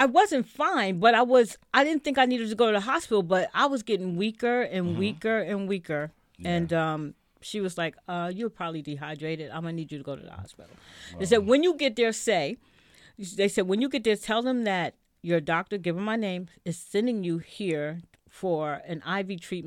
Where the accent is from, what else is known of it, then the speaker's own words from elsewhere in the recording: Teaneck, New Jersey, United States; also born or lived in Brooklyn, New York; All of about 2 years. We moved to Teaneck when I was two. I don't know nothing about Brooklyn, but I have to say I was born in Brooklyn.